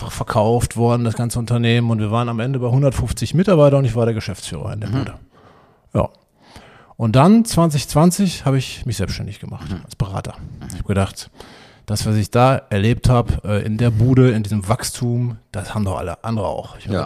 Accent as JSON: {"language": "German", "region": "North Rhine-Westphalia", "country": "Germany", "said": "ich komme eigentlich aus dem Münsterland und habe dann in Aachen studiert, Informatik."}